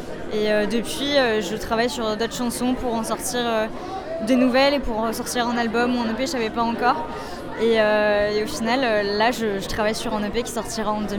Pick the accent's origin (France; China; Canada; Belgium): France; Sète, Occitanie; also born or lived in Lyon / Paris; now in Rouen, France; Alors je suis pas originaire de Rouen, je suis originaire de Sète, dans le sud de la France.